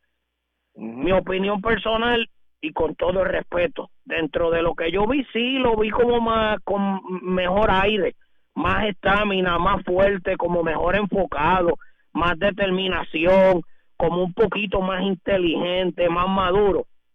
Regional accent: Puerto Rico; porque como boricua me encanta cuando uno de los nuestros gana

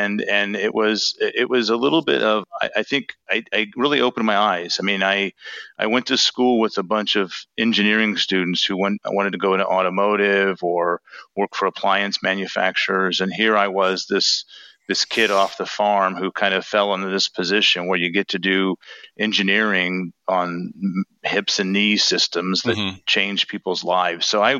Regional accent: Warsaw, Indiana, United States; I grew up in the Warsaw community, but I grew up on a farm.

